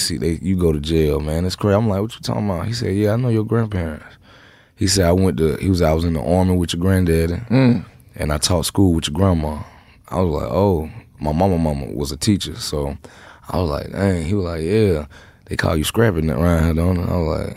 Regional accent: Atlanta, Georgia, United States; I'm from Southside Atlanta. You know what I'm saying? Cleveland Avenue. I done stayed in Cleveland Avenue, Pryor Road, Lakewood Village, Carver Home, all that.

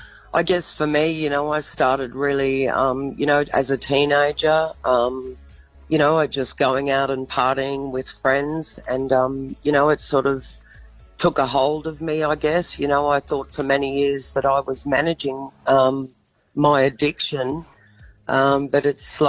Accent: Australia; especially as an Australian

